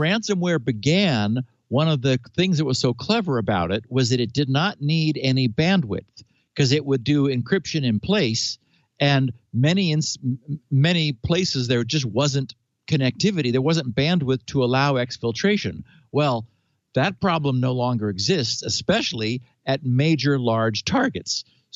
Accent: California, United States; As a Californian, I noted with passing interest

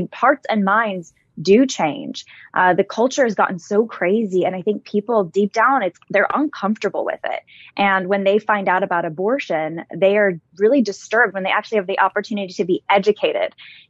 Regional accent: California, United States; I'm from California. I watched this happen firsthand.

